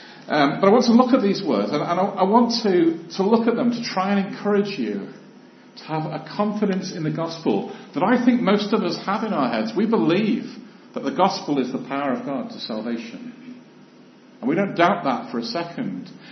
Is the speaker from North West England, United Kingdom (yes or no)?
yes; Chester, North West England, United Kingdom; I come from Chester originally, so I'm from this sort of area.